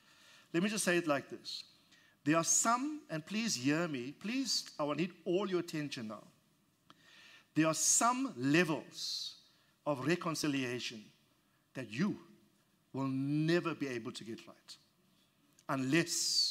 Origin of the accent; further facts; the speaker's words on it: South Africa; I say Philemon, like I'm a South African.